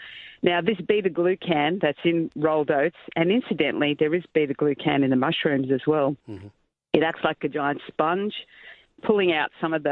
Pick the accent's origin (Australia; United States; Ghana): Australia; Queensland; I grew up in Queensland